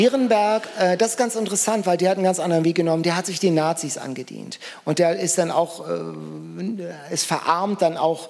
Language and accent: German; Lübeck, Schleswig-Holstein, Germany; ich komme ja aus Lübeck